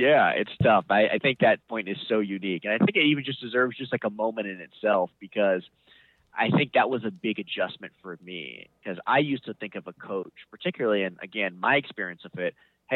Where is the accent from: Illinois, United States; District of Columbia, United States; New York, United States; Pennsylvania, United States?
District of Columbia, United States; Washington; We grew up in the Washington, D.C. area.